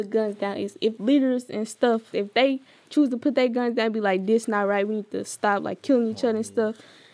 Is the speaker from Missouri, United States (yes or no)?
yes; St. Louis, Missouri, United States; from Normandy High School, age 15, I'm from St. Louis.